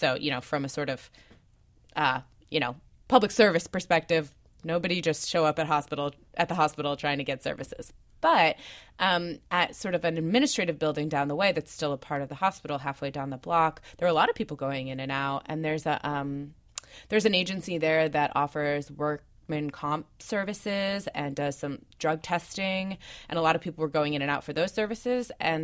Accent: Camden, New Jersey, United States; Camden has always been my heart. Growing up in Camden, I have to be very honest with you

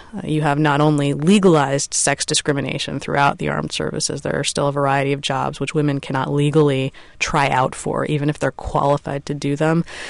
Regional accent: New York, United States; I think as a young woman growing up in New York, I was pretty street smart

